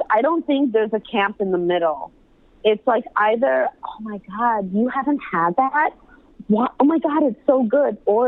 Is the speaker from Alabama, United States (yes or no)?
no; Chicago, Illinois, United States; I am of Pakistani heritage, born and raised in Chicago, but sweetness in our savory food is a big no-no.